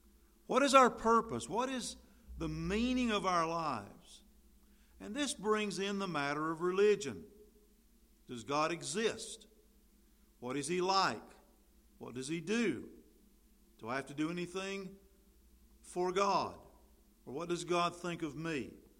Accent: North Carolina, United States; born there; It happened for me that I was born in North Carolina into a family that cared about me, and I had relatives and a family all around.

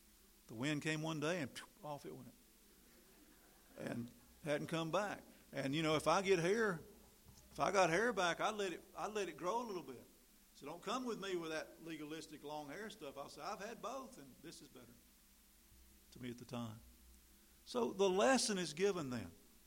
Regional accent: North Carolina, United States; I grew up my church in North Carolina

